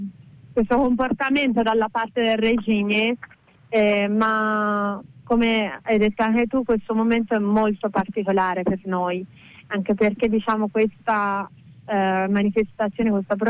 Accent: Iran; Io sono persiana, sono nata a Istanbul e sono cresciuta lì, una diciamo città nel centro dell'Iran.

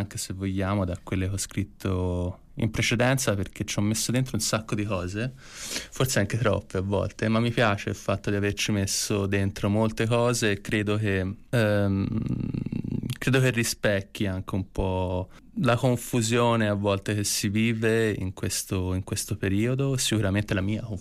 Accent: Florence, Tuscany, Italy; perché sono di qui, sono di Firenze, conosco la periferia.

